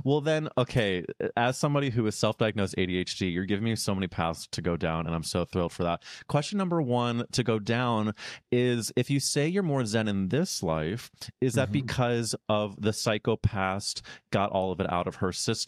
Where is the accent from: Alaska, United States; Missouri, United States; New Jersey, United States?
Missouri, United States; St. Louis; I just also love the Midwestern lore as a fellow Midwesterner. I'm from St. Louis, Missouri. It's not quite Wisconsin